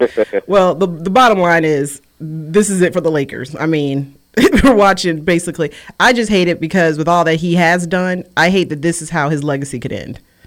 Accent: East Lansing, Michigan, United States; now in Atlanta, United States; I grew up in East Lansing, home of Michigan State.

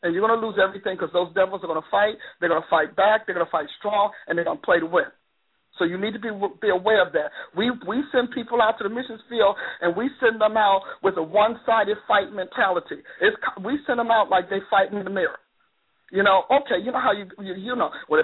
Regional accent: New Jersey, United States; See, I'm from New Jersey, upstate, but I'm still from New Jersey.

